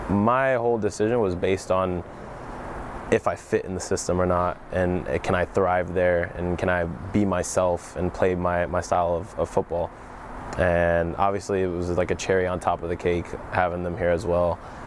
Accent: Germany; as a kid coming over to Europe, I grew up in Germany

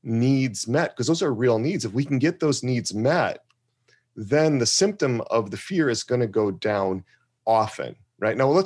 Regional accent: Wisconsin, United States; because I grew up in Wisconsin, a lot of icy roads, a lot of spin outs

